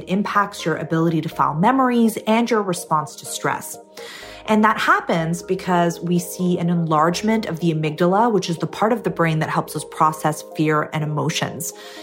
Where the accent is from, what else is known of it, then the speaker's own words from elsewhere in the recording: Canada; I'm Canadian, my parents immigrated from Syria. So I had that whole immigrant, got to survive mentality growing up